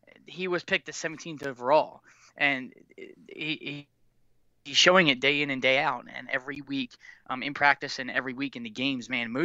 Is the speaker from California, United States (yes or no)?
no; Baltimore, Maryland, United States; we're from Baltimore.